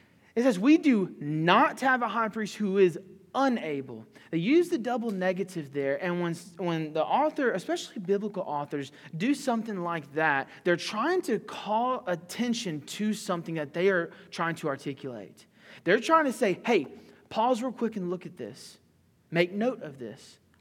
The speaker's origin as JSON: {"language": "English", "region": "the South", "country": "United States", "said": "Now, I'm from the South."}